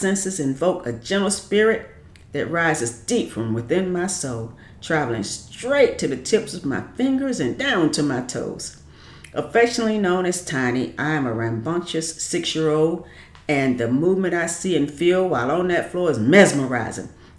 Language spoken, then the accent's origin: English; Chapin, South Carolina, United States; it's a fond memory of growing up in Chapin, South Carolina.